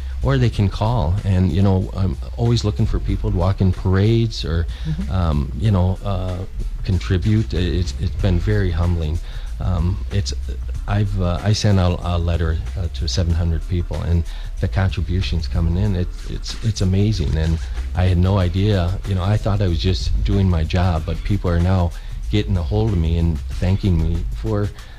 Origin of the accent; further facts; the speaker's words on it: Detroit, Michigan, United States; now in Marquette, United States; I'm originally from Detroit area.